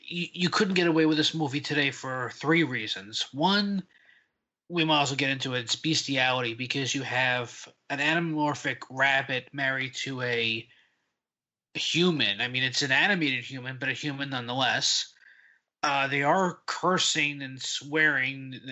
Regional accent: New York, United States; especially I grew up in New York. So my PBS affiliation, WLAW New York, would still show like these Dick Tracy movies

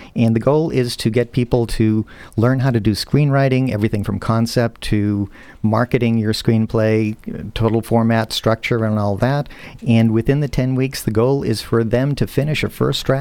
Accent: Massachusetts, United States; born there; also born or lived in Northern California; This is my adopted city. I was born in Massachusetts, actually, so I'm a northerner.

